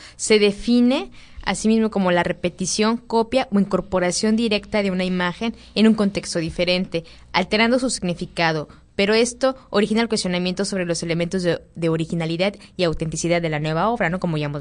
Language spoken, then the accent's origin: Spanish; Mexico; muchos temas que pertenecen a nosotros como mexicanos